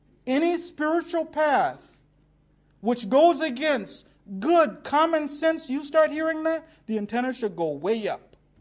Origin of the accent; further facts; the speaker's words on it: United States; this might be a little bit sad because I'm an American